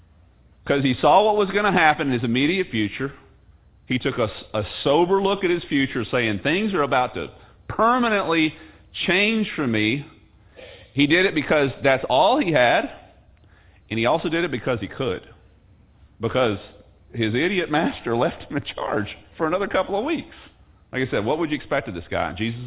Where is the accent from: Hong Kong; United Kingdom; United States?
United Kingdom; England; Well, I'm English